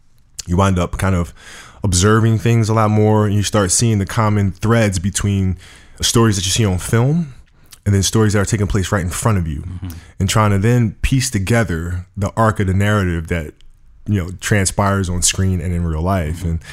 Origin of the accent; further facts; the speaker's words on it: Italy; now in United States; being that I grew up in Italy, it was very important for me to have that as kind of an escape.